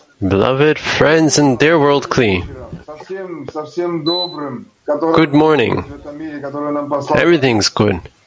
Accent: Odesa, Odesa Oblast, Ukraine; moved away as an adult; I'm from Odessa, and I came to this town.

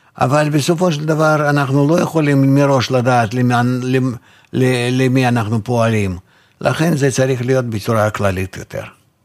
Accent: Belarus; moved away; אני נולדתי בבלרוסיה, אני גרתי שם, אני גדלתי שם, אני מכיר את המדינה הזאת

